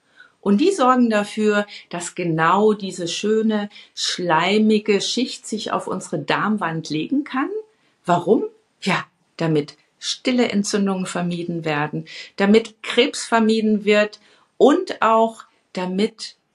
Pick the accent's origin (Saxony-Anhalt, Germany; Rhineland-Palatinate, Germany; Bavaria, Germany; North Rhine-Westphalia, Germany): Bavaria, Germany; Ich bin Bayerin